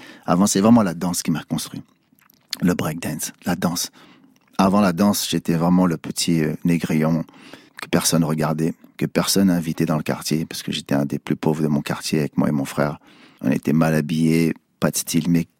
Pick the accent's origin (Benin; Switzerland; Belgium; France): France; Sarcelles, Île-de-France; J'ai grandi à Sarcelles, donc on était mélangés. Des Juifs, des Arabes, des Antillais, des Africains, des Turcs, des Indiens, il y avait de tout.